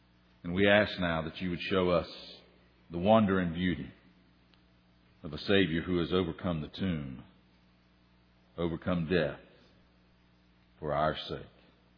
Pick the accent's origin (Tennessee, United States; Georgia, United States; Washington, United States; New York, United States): Tennessee, United States; I'm a Tennessee boy, and so I grew up in the hills of Tennessee, and it was not uncommon to see a possum as roadkill on the side of the road